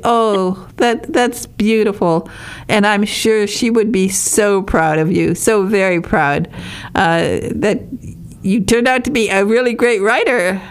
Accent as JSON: {"language": "English", "region": "Michigan", "country": "United States", "said": "So, and I'm from Northern Michigan."}